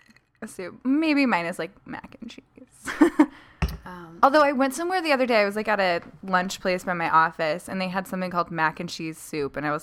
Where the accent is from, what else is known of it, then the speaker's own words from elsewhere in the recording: Midwest, United States; I say aunt because I'm from the Midwest